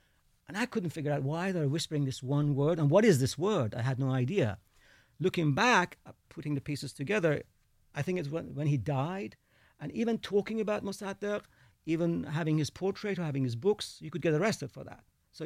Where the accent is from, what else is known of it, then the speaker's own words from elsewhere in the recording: Iran; And I was born in Iran. I didn't grow up under the Ayatollahs. I grew up under the Shah.